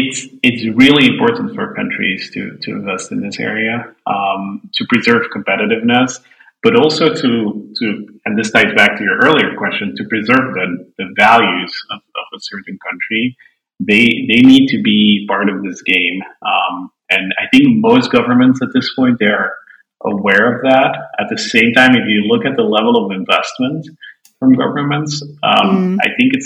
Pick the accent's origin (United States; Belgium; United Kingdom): Belgium; English is a second language; I grew up in Belgium